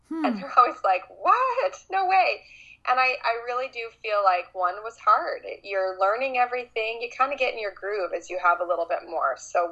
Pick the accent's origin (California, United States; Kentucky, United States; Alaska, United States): California, United States; San Diego; Well, I grew up in San Diego, California, and I love it here. I still live here.